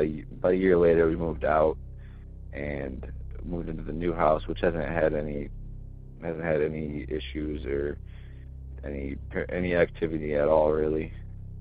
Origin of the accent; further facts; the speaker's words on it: Schoolcraft, Michigan, United States; also born or lived in Kalamazoo; I am from Schoolcraft, Michigan, and I listen to your show every day.